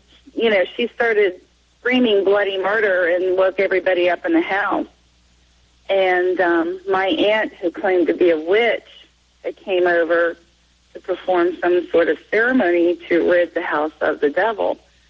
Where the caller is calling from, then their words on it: Cincinnati, Ohio, United States; Cincinnati, Ohio.